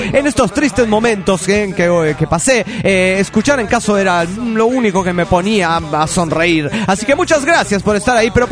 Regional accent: Mexico City, Mexico; del DF mexicano.

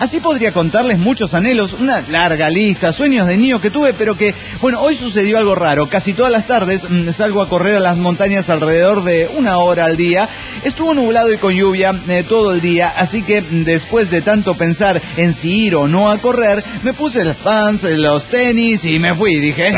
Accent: Teloloapan, Guerrero, Mexico; born there; Pero bueno, yo nací en Telolhuapan, en Guerrero.

